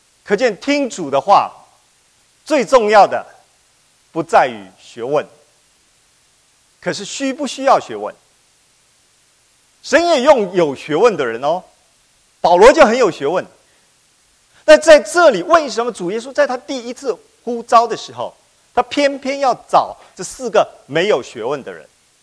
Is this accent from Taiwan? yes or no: no; Fujian, China; 我很有兴趣的去查我的老家的教会的历史的时候，福建老家